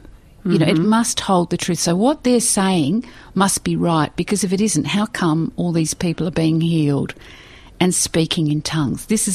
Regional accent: North West England, United Kingdom; born there; Well, I was born in England.

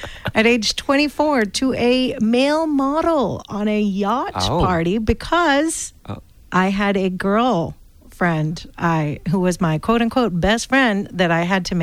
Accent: Bangkok, Thailand; also born or lived in New York / Los Angeles; So my family's Indian, but I'm third generation Indian Thai. I grew up in Bangkok, and I went to an international school, which basically colonized my mind with America.

